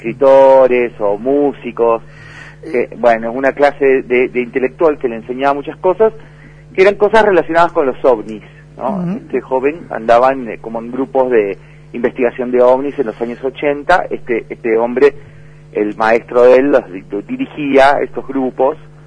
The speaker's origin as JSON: {"language": "Spanish", "town": "Rafaela", "region": "Santa Fe", "country": "Argentina", "said": "la ciudad de donde yo vengo, de Rafaela Santa Fe"}